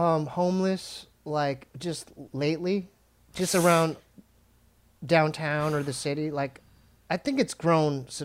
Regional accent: Poway, California, United States; But, I mean, it reminds me of Poway. Yeah. I'm from Poway.

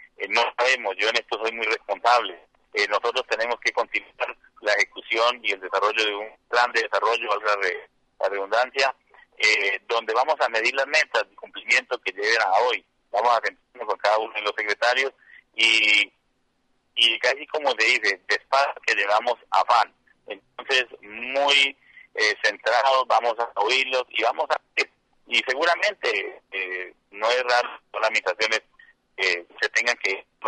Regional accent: Paz de Ariporo, Casanare, Colombia; soy de Paz de Ariporo, fui concejal de Paz de Ariporo hace 20 años

